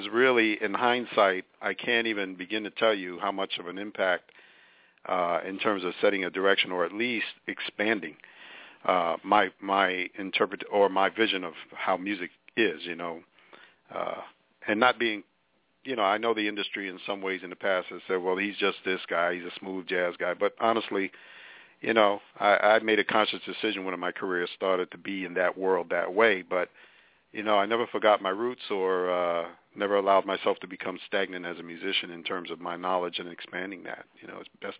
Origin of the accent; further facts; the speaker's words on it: New York, United States; Well, you know, fortunately, you know, I'm from New York, so I get it, you know.